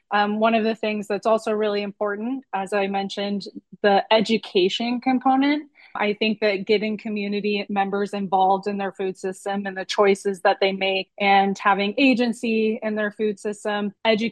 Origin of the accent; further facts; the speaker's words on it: Midwest, United States; I come from the Midwest, so I'm well aware of the dichotomies of commercial farming versus, even family farming